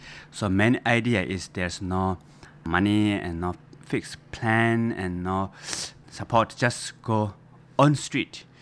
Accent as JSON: {"language": "English", "country": "Nepal", "tie": "born there", "second_language": "English", "said": "I was born in Nepal, right in the middle of the Himalaya mountains, very nice environment"}